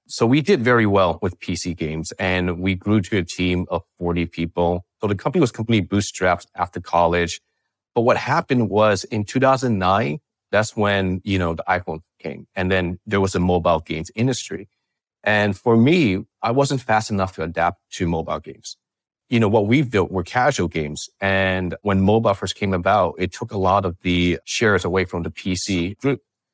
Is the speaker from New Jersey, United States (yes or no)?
no; California, United States; You know, I grew up in the Bay Area. And my parents were immigrants and they worked really hard.